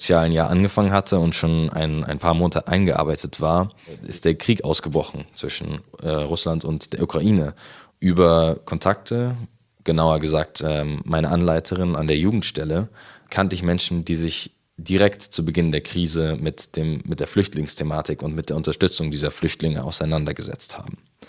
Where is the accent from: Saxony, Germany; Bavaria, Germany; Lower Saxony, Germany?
Bavaria, Germany; Munich; wohne ich aktuell in Haidhausen, aber ursprünglich komme ich aus der Au. Dort bin ich in der Gemeinde Maria Hilf schon lange aktiv.